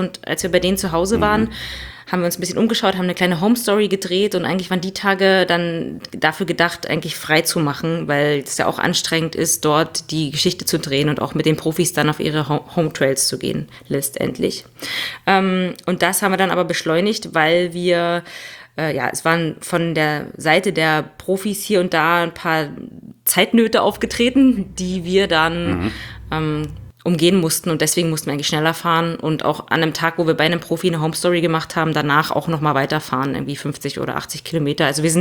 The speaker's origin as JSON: {"language": "German", "region": "Brandenburg", "country": "Germany", "said": "Ich komme aus Brandenburg, ja. Aus Südbrandenburg, und bei uns ist es ja so ein bisschen eher so strukturschwaches Gebiet, würde ich sagen. Auch die nächste Stadt, Dresden, ist jetzt so ein bisschen weiter weg und ich wohne auf einem kleinen Dorf."}